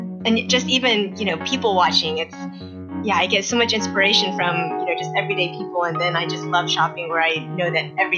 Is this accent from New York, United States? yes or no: no; Austin, Texas, United States; also born or lived in Dallas; So I was born in Dallas, lived there until I was 2 years old. And then my parents and we all moved to Austin.